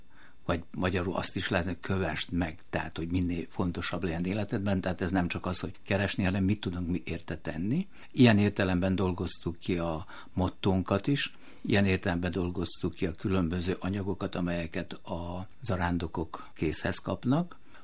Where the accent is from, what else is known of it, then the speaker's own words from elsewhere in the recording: Serbia; én Szerbiából jövő magyar vagyok